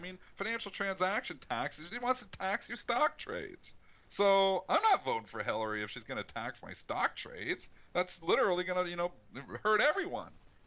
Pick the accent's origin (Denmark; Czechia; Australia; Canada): Canada; I'm Canadian.